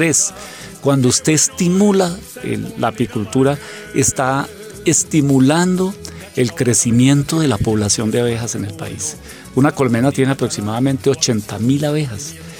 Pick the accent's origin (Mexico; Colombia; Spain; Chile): Colombia; Bogotá; born there; Nosotros todos nacimos en Bogotá, somos 9 hermanos, 6 mujeres, 3 hombres. Yo soy el octavo de esa familia.